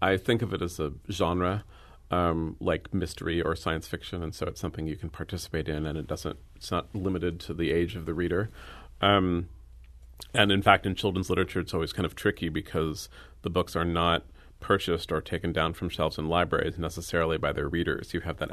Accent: San Francisco, California, United States; And I take a lot of public transportation in San Francisco, my hometown. I remember taking public transportation when I was a teenager, and I remember specifically that there was no one my age on the bus.

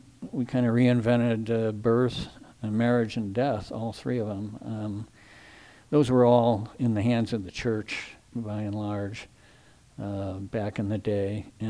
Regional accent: Ohio, United States; moved away as an adult; now in Mendocino, United States; I came here in 1970 to work at Mendocino State Hospital. I came here to do my psychology internship. I came from Ohio.

